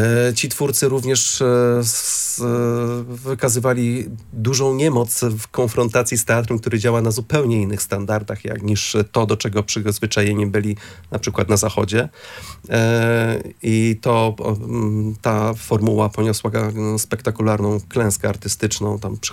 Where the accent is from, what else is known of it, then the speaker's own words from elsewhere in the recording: Gdynia, Pomeranian Voivodeship, Poland; born there; Ja jestem gdynianinem z urodzenia, nie mieszkam wprawdzie w Gdyni od lat